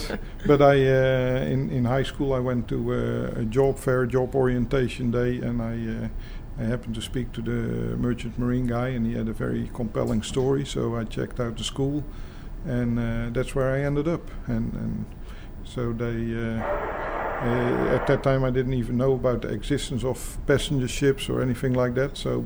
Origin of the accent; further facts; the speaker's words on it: Roosendaal, North Brabant, Netherlands; English is a second language; I'm originally from the Netherlands, from a town called Roosendaal, right on the border with Belgium. If you ever traveled by train from, say, Amsterdam to Paris, you came by my house.